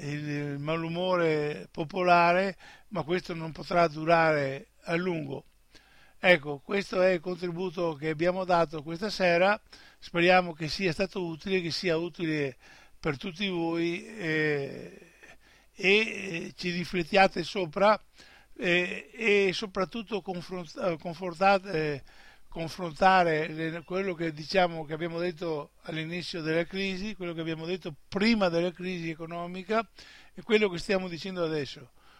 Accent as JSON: {"language": "Italian", "region": "Veneto", "country": "Italy", "said": "prepariamoci anche a sostituire questo Stato, ad assumere la nostra responsabilità come veneti"}